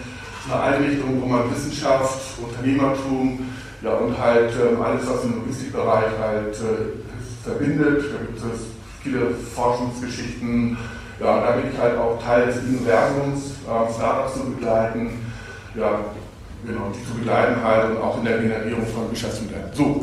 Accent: Hamburg, Germany; born there; Wie gesagt, gebürtig aus Hamburg.

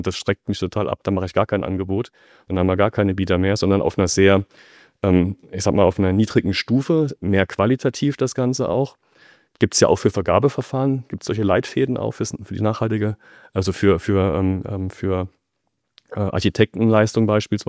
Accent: Thuringia, Germany; Ich bin bei uns in meinem Heimatort in Thüringen im Bauausschuss von unserem Kreistag.

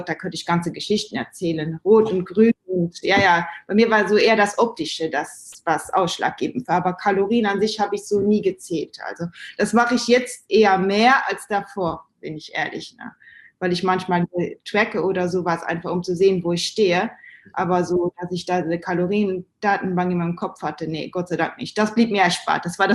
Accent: Luxembourg; now in Germany; dann bin ich umgezogen von Luxemburg nach Deutschland und habe einen Cut gemacht. Also ich bin Luxemburgerin ursprünglich

